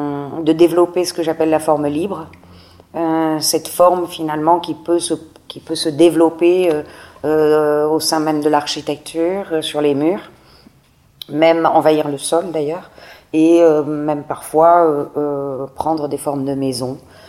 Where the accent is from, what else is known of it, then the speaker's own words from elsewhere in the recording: Côte d’Ivoire; j'ai grandi en Côte d'Ivoire